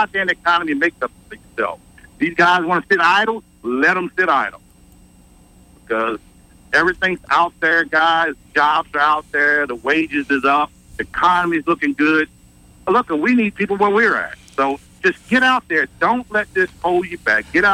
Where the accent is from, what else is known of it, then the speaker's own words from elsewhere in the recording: the South, United States; I'm from the South, and that's where my heart is at.